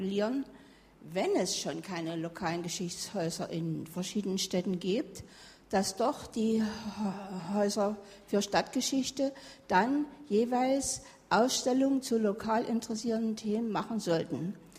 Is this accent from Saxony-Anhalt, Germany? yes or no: yes; Wittenberg, Saxony-Anhalt, Germany; ich bin aus Wittenberg